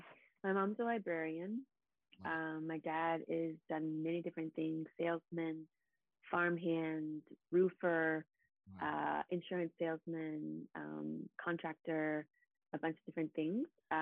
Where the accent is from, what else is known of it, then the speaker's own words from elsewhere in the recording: Virginia, United States; I was raised in Virginia. I got into two state schools.